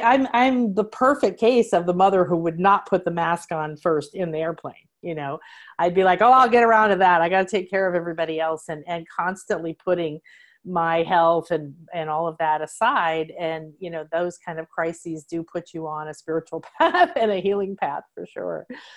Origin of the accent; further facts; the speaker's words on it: Midwest, United States; because I know I grew up in the Midwest and in America with that good, hardworking Scandinavian and German family